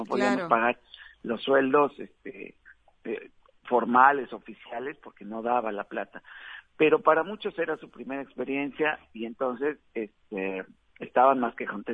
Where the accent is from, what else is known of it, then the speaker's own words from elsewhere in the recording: Mexico; accent: Mexican; now in Salto, Uruguay; yo tengo 15 años viviendo en Uruguay y 13 viviendo en Salto. Entonces, aunque mi acento sigue siendo el mexicano, pues yo ya me siento salteño